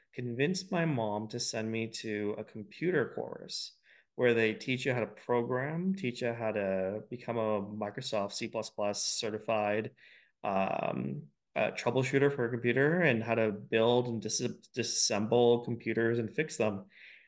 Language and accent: English; Scarborough, Ontario, Canada; now in Waterloo, Canada; I'm originally from Scarborough, and just took this interesting journey about self-discovery